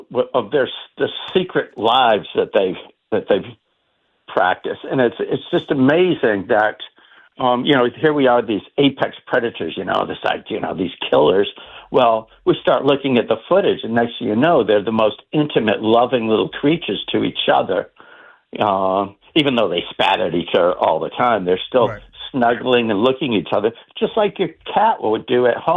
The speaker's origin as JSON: {"language": "English", "region": "New England", "country": "United States", "tie": "born or raised there", "also_born_or_lived": "Maine", "said": "I grew up here in New England, and we had a farm in Maine, and also one here in Rockport, Massachusetts."}